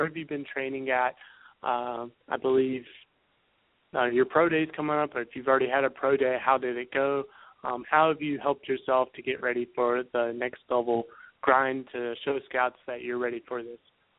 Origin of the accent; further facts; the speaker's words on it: Columbia, South Carolina, United States; I'm from South Carolina, and he is originally from Columbia, and I grew up in Columbia, and he went to Spring Valley.